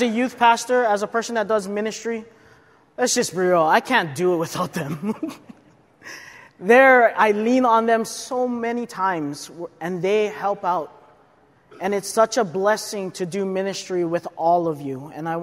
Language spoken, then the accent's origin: English; Hawaii, United States; now in St. Helens, United States; I was born and raised on Oahu and I live in St. Helens. Or I guess Warren now